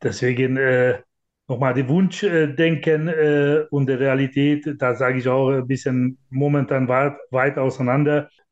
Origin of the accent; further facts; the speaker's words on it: Hungary; Ich komme aus Ungarn, da kenne ich sehr gut